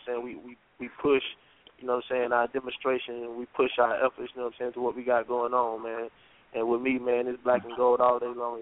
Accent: Mississippi, United States; Growing up in Mississippi, man, you know, I had a father for a minute

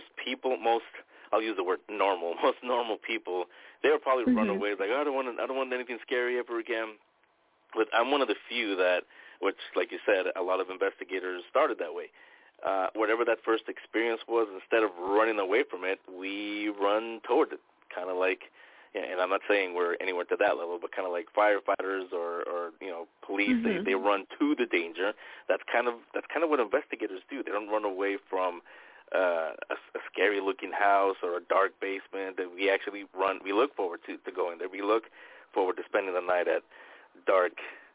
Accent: San Francisco, California, United States; It was back in the house that I grew up back in San Francisco.

